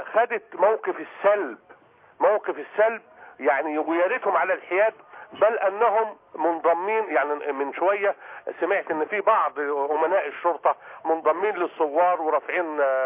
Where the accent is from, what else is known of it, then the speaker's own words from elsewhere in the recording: Kafr El Sheikh, Kafr El Sheikh Governorate, Egypt; وهم في طريقهم في ميدان عندنا في كفر الشيخ